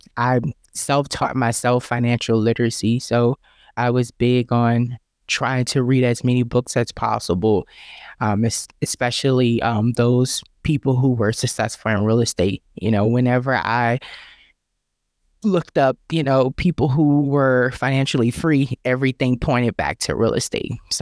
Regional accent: New Orleans, Louisiana, United States; So we were raised in the New Orleans housing development. It's called the B.W. Cooper or the Calio Project.

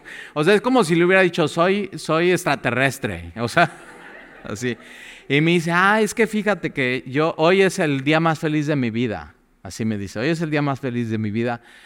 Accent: Mexico City, Mexico; also born or lived in Cuernavaca; no, pues antes de Cuernavaca, pero soy de México, soy chilango.

